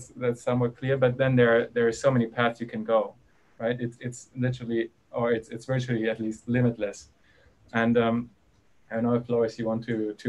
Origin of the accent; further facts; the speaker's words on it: Germany; I don't know how applicable it is for the students in the UK, since I'm from Germany